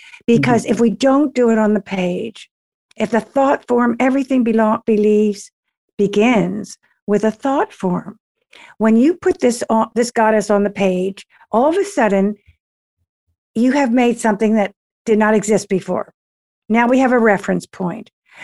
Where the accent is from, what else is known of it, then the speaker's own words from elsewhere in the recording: Trenton, New Jersey, United States; If you don't like it, sue me. I'm from Trenton.